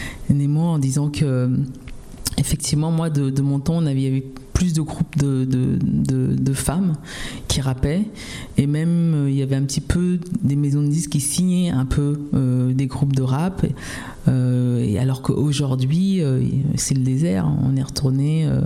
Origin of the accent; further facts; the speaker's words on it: Cameroon; born there; moi, je suis née au Cameroun